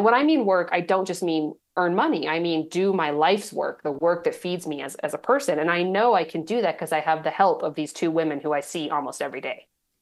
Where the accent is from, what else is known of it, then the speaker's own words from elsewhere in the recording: Austin, Texas, United States; born there; I was in Austin, I was born in Austin. My husband lived his entire life in Austin. I had lived in Austin for almost 20 years with a few breaks here and there.